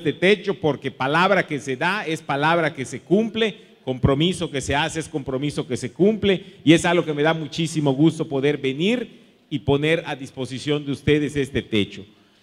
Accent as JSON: {"language": "Spanish", "region": "Yucatán", "country": "Mexico", "said": "eso nos da la confianza a todos nosotros como yucatecos"}